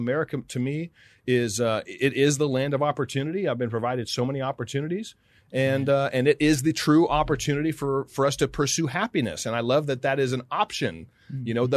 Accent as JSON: {"language": "English", "country": "United States", "said": "I'm an American."}